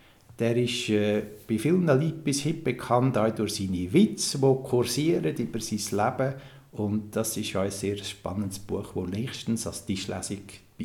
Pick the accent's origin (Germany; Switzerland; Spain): Switzerland; Uri; accent: Uri dialect; Wenn man vielleicht schon an meinem Dialekt merkt, stamme ich aus dem Kanton Uri. Bin 1958 geboren